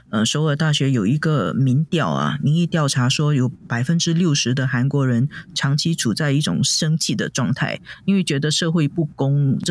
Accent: Singapore; 让我们新加坡人其实也很震惊。

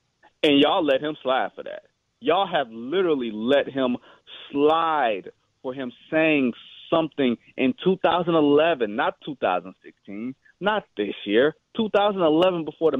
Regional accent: Chicago, Illinois, United States; I'm a Chicagoan, I grew up here on the West Side

